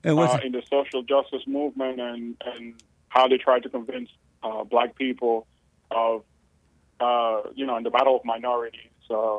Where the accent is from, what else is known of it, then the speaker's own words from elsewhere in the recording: New York, United States; now in Michigan, United States; So when I came to do my master's here at Michigan, I'm from New York, and I have experienced everything that we have been talking about